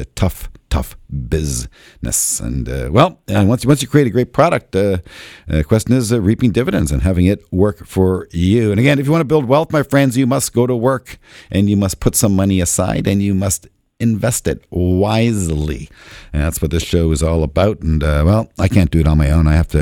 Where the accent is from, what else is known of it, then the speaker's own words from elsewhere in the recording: Canada; I'm Canadian. I'm a proud Canadian